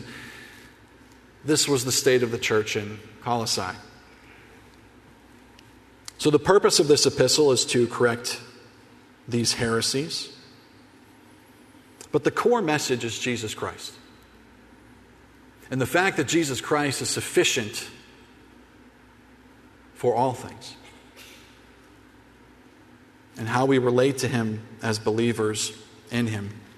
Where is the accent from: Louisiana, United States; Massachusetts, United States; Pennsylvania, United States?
Pennsylvania, United States; Ambridge; Beaver County, Pennsylvania, where river towns and mill towns, as they are known, run rampant. So I grew up in Ambridge, named after the American Bridge Company, who came and settled there.